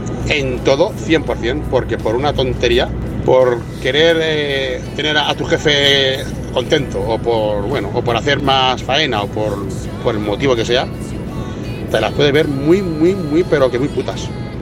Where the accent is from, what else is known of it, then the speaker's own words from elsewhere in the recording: Spain; now in France; soy español y estoy en Francia y el idioma, pues claro, es un pero.